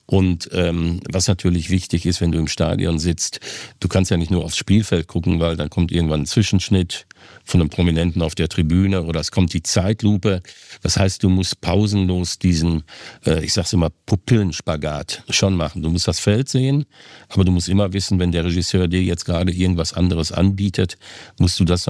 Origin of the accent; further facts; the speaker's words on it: Essen, North Rhine-Westphalia, Germany; bis ich am 11. März 1990 in meiner Heimatstadt Essen zum ersten Mal kommentiert habe